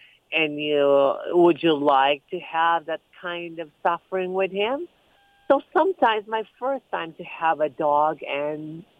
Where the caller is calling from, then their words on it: Los Angeles, California, United States; Los Angeles, California.